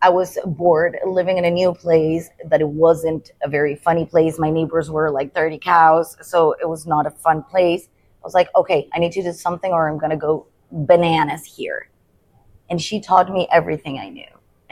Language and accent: English; Santiago, Santiago Metropolitan Region, Chile; all the time I was raised in Chile capital, in Santiago, a big city. My family is, my biological family is from the city. They had nothing to do with farms.